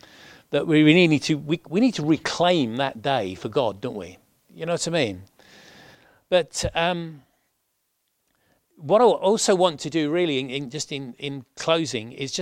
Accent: London, United Kingdom; now in North Wales, United Kingdom; in 1988-9, we were moving up to North Wales from London. I'm a Londoner, in case you can't tell from my accent.

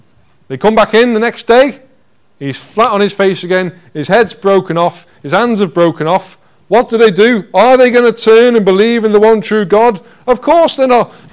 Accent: Liverpool, North West England, United Kingdom; born there; I was born in Liverpool last century.

